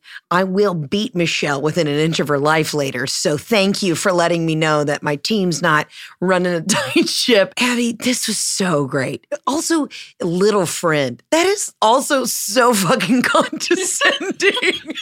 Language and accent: English; Georgia, United States; Now, A to B, P to P, you know I can say that because I'm from Georgia.